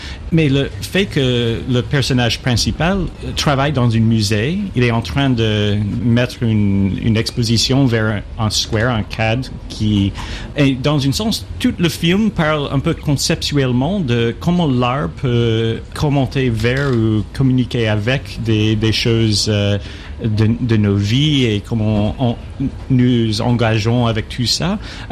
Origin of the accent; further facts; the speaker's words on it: United States; French is a second language; Il y a toujours des films comme ça chez nous aux États-Unis.